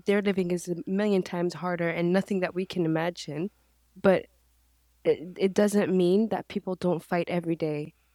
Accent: Mauritania; English is a second language; I didn't grow up in the West at all. I'm Mauritanian and I grew up in Mauritania. Being Muslim was never an issue because I'm in a Muslim country, right?

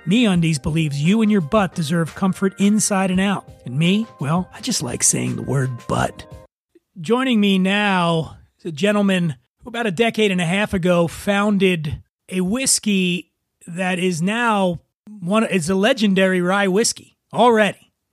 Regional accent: Philadelphia, Pennsylvania, United States; Northeast. I grew up in North.

